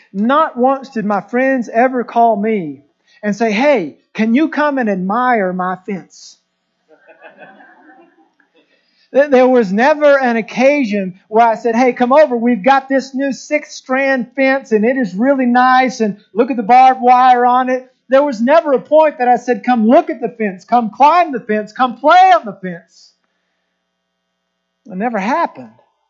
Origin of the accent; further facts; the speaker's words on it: Oklahoma, United States; You know, I grew up in Oklahoma, and we were in a pretty rural area.